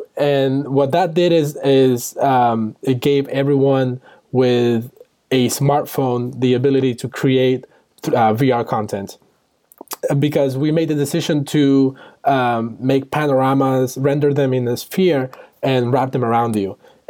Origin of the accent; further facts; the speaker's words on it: Costa Rica; English is a second language; also born or lived in Cuba; And I'm originally from Cuba, grew up in Costa Rica